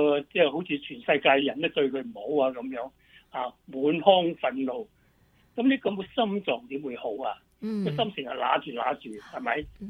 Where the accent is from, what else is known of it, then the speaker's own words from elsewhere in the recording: Guangdong, China; 不过我哋广东人通常都冇唔系咁中意食太辣嘅嘢